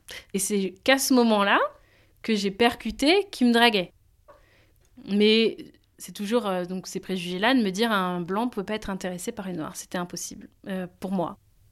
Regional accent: Benin; je suis originaire du Bénin, je vais souvent au Bénin tous les ans ou presque tous les deux ans.

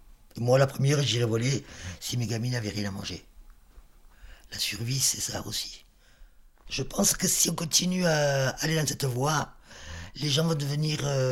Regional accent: Marseille, Provence-Alpes-Côte d'Azur, France; j'habitais ici, j'étais marseillaise, donc j'étais de l'intérieur, j'étais de la France de l'intérieur.

